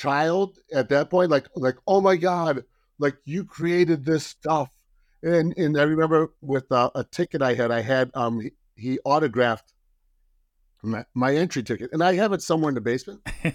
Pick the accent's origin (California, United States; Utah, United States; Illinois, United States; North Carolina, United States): Illinois, United States; Chicago; I'm from Chicago. Gen Con was in Milwaukee.